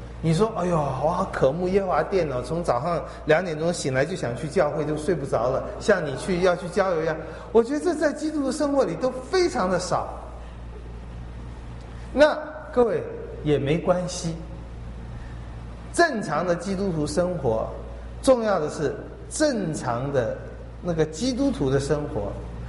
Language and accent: Chinese; China; 就我们中国人本来就是很现实的民族，一切以利为出发点